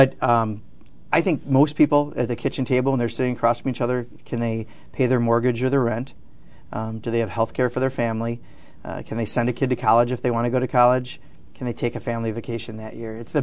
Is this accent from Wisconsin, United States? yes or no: yes; Kenosha, Wisconsin, United States; Since I'm from Kenosha originally, I'm going back to my home area and doing town halls.